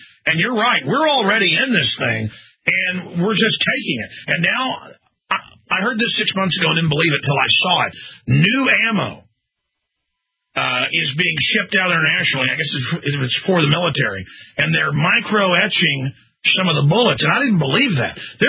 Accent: Dallas, Texas, United States; Growing up in Dallas, we got robbed, I don't know, 5-6 times.

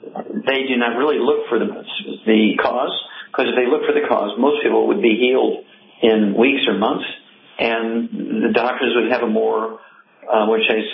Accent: Missouri, United States; And Chuck, let's go to Missouri, my home state.

